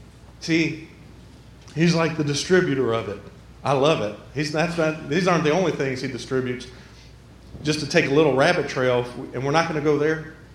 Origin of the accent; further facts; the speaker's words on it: Detroit, Michigan, United States; I come from Detroit. It used to be called the Motor City. Now it's just called Bankrupt City.